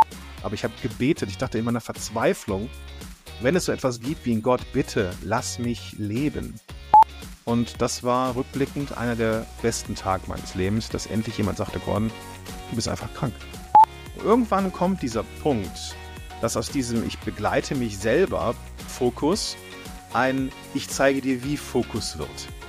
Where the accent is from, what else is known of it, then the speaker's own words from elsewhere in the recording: Moers, North Rhine-Westphalia, Germany; Ich bin gebürtiger, also gar nicht so weit weg, gebürtig komme ich aus Moers, das ist bei Krefeld und Duisburg, und ja, bin halt so ein gebürtiger, im Zweistromland Niederrhein und Ruhrgebiet groß geworden.